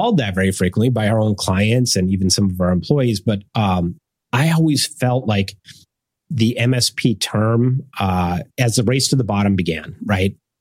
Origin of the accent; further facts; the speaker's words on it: Minnesota, United States; moved away as an adult; now in California, United States; I grew up in Minnesota, so I moved to California when I was about 22 through an acquisition of a startup I was working at.